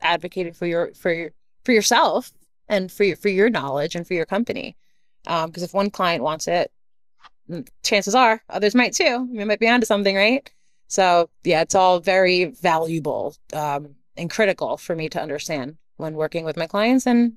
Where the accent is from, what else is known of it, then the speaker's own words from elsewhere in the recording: New York, United States; I'm from New York, so and I've got the Wall Street experience